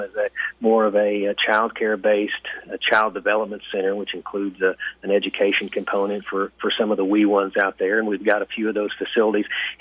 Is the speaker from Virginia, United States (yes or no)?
no; Vinita, Oklahoma, United States; she was from Little Vinita, Oklahoma, my hometown.